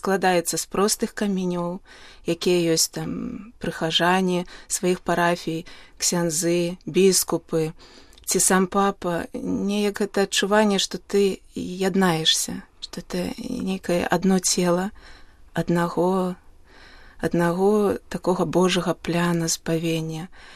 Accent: Minsk, Belarus; Ну, вось паходжу я з Мінска, з Беларусі.

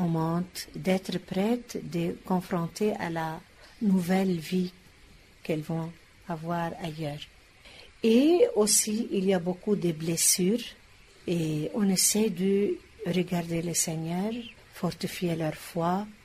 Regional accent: Lebanon; Tu sais, moi, je suis libanaise.

